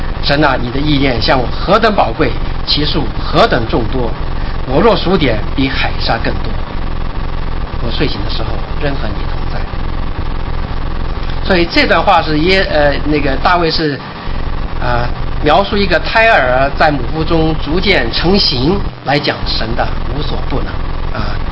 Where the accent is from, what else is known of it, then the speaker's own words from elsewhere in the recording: China; 我们中国人其实都知道，我们有句话叫头上三尺有神明啊